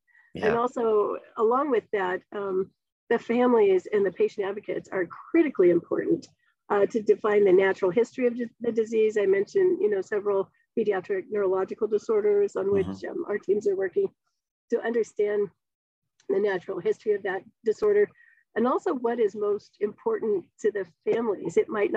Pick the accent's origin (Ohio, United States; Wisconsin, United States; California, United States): California, United States; I grew up in Northern California.